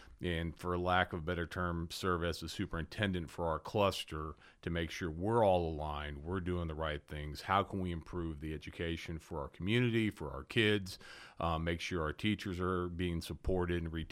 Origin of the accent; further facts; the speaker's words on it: Jefferson City, Missouri, United States; we moved back to my mom's hometown, which was Jefferson City, Missouri. Mm-hmm. And so I grew up in Missouri